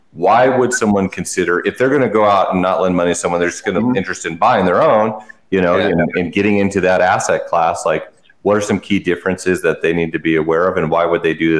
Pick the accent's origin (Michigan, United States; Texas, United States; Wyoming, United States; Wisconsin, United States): Wyoming, United States; I come from a farming and ranching background in my family. I'm from Wyoming.